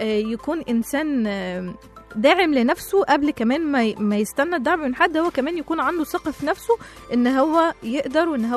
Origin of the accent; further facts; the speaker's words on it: Egypt; واحنا كشعب مصري معروفين ان الشعب المصري يعني معروف بخف الدم